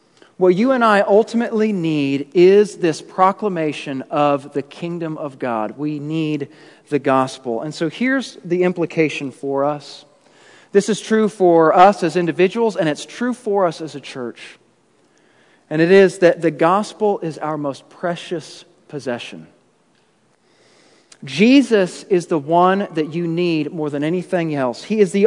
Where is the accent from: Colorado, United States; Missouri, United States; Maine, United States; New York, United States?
Missouri, United States; Kansas City; also born or lived in Texas / Indiana; Many of you know that I grew up in Kansas City. We lived in Texas for a while, and then we lived in Indiana.